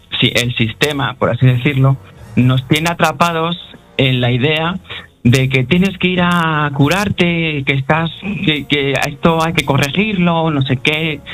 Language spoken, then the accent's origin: Spanish; Madrid, Community of Madrid, Spain; born there; yo soy nacido en Madrid, pero me he venido a vivir a este pueblo y estoy aquí encantado